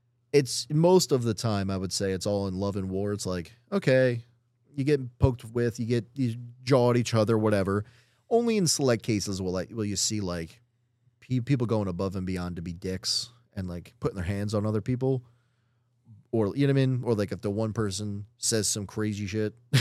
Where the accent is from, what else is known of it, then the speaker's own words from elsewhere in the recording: Norristown, Pennsylvania, United States; growing up in Norristown is not obviously Philadelphia.